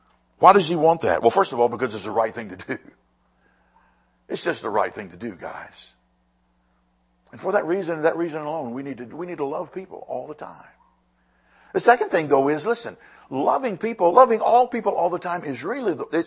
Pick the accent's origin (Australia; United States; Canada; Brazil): United States; Look, I'm an American. I thank God that God saw fit for me to be born in this country